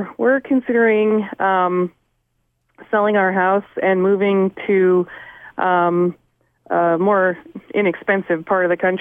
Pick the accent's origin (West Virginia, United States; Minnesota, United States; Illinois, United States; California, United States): California, United States; moved away as an adult; I'm not from New England. I'm originally from California.